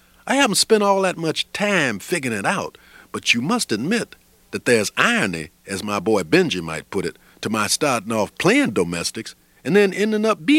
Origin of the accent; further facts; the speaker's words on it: Mississippi, United States; It's because I grew up in Mississippi listening to natural storytelling